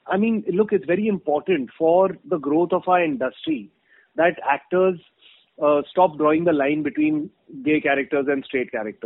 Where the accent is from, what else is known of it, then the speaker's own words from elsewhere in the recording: Delhi, India; also born or lived in London, United Kingdom / Bombay; I was brought up in Old Delhi initially for like the first 7-8 years of my life. And then I also lived in Bombay as a child with my family. Then I moved back to Delhi where I finished my schooling.